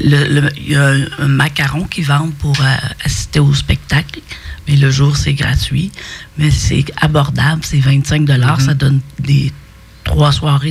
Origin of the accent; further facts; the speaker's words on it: Alma, Quebec, Canada; Moi, je suis native d'Alma, donc c'est un festival que j'ai vu grandir.